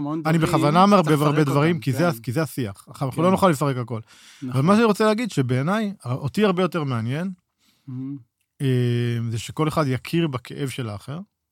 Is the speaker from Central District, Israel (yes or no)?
no; Northern District, Israel; אני בתור קיבוצניק שגדל בעמק ישראל